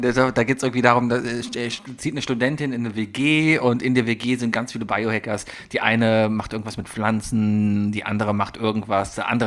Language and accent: German; Cologne, North Rhine-Westphalia, Germany; Als Kölner bin ich eh für Noise-Canceling.